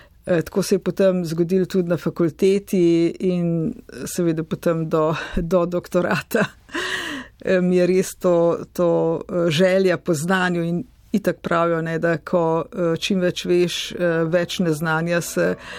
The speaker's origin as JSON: {"language": "Slovenian", "town": "Knape", "region": "Upper Carniola", "country": "Slovenia", "tie": "born or raised there", "also_born_or_lived": "Jesenice"}